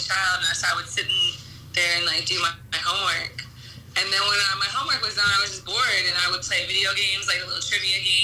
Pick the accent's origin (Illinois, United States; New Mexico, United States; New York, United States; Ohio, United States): Ohio, United States; Cincinnati; No, all white people. I grew up on, like, the poor side of the, like, suburbs